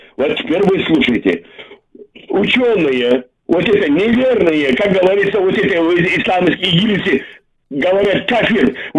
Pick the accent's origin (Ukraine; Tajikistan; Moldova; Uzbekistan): Tajikistan; now in Moscow, Russia; я из Таджикистана, я сам узбек, но и приехал из Таджикистана, я вот больше 10 лет, я принял гражданство, я здесь живу.